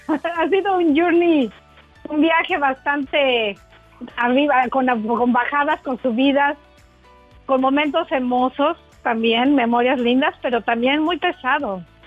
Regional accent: Mexico City, Mexico; now in Canada; Nací en México, soy mexicana.

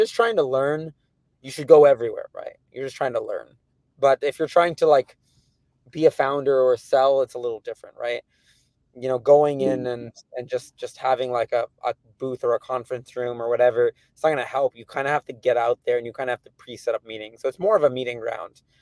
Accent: California, United States; And the name for me means a lot because I'm from the Bay Area, born and raised, right?

